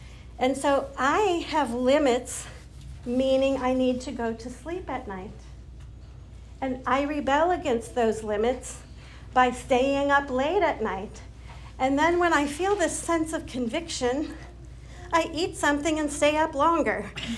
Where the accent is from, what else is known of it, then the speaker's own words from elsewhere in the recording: Wisconsin, United States; I come from Wisconsin, where there are a lot of cows.